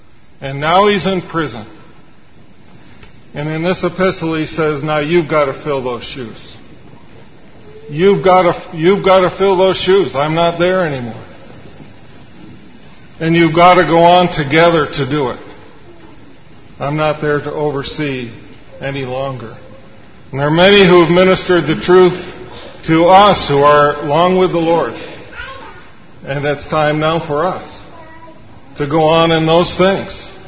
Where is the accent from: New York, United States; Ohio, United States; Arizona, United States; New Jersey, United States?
New York, United States; Vestal; In growing up in Vestal, the older brothers used to quote